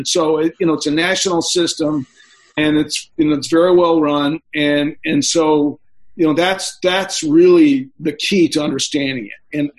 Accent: Japan; also born or lived in Korea; when I grew up in Japan and Korea

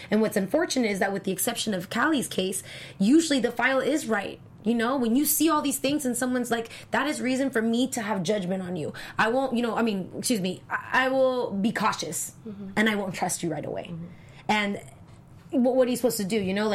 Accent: San Diego, California, United States; Growing up in San Diego, like, we do have, there's two big juveniles. There's the main one in El Cajon, and there's one in Chula Vista.

